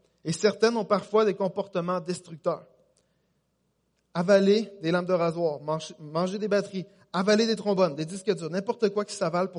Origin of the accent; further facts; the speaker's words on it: Longueuil, Quebec, Canada; On parle ici à Gatineau, on parle de chez moi à Longueuil, on parle de partout dans notre province.